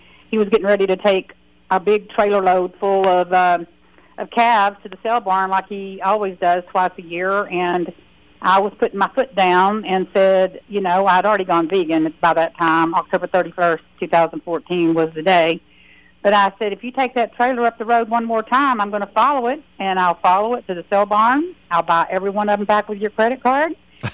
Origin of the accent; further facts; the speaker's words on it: Texas, United States; and I'm from Texas, a bona fide dyed-in-the-wool rodeo, you know, going, boot-wearing, barbecue-eating girl.